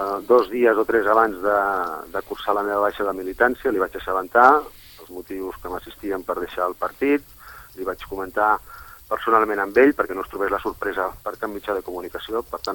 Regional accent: Sitges, Catalonia, Spain

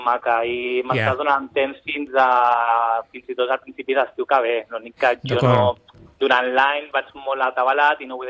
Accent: Vilanova i la Geltrú, Catalonia, Spain; No, jo soc de Vilanova.

